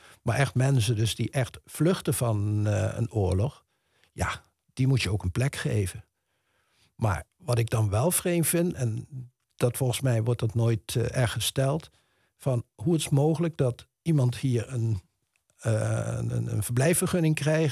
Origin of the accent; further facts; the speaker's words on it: Netherlands; Maar ook als Nederlander, dat ik zou zeggen van nou, zo zit het.